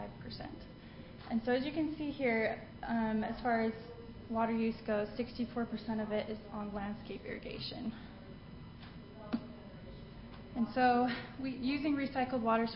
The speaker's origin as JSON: {"language": "English", "region": "Utah", "country": "United States", "said": "So obviously I'm from Utah. We come from a very dry state"}